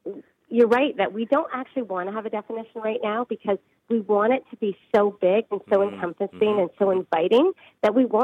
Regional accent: Canada; We're Canadian. We say sorry too.

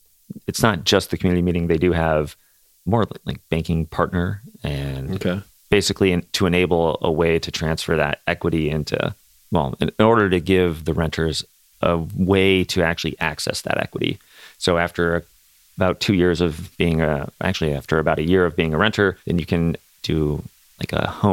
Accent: Valparaiso, Indiana, United States; so I'm from Valpo, and being downtown Valpo versus downtown Chicago, it's different

